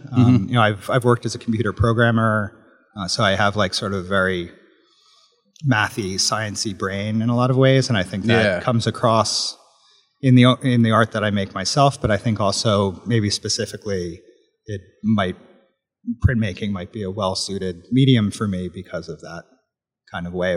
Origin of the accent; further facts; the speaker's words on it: Philadelphia, Pennsylvania, United States; Well, I grew up in Philadelphia, right in the city. So it's a big city, but it's also like a kind of small, comfortable town at the same time.